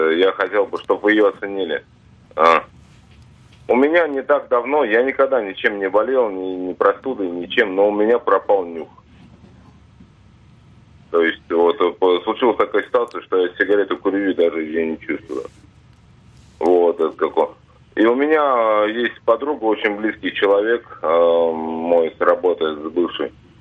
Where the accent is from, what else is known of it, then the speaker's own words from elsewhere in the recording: Vidnoye, Moscow Oblast, Russia; С города Видное, Московская область.